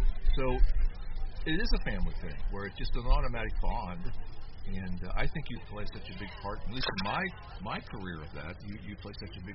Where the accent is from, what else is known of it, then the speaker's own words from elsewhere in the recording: Cincinnati, Ohio, United States; And I come from the Cincinnati area, which was the pork capital of the world.